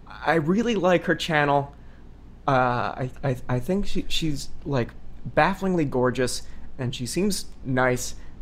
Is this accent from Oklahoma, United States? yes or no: no; New Jersey, United States; Jesus Christ, guys, I'm from New Jersey.